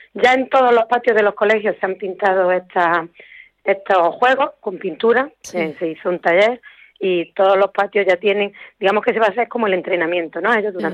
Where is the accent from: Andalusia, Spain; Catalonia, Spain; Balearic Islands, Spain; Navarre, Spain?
Andalusia, Spain; Granada; vamos a conocer nuestra Granada bien como granadina.